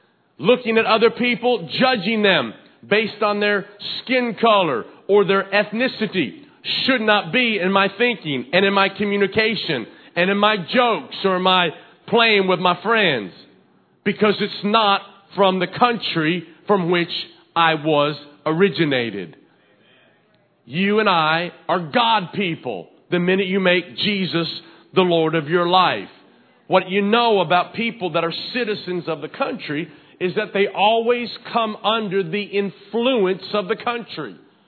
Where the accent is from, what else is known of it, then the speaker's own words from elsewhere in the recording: the South, United States; if you're from the South, I grew up in the South, and not in the kind of the Mid-South, not the Deep-South.